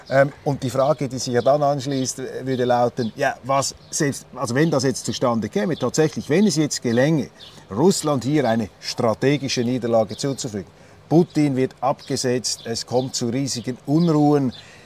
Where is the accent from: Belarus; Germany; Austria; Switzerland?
Switzerland; ich bin Schweizer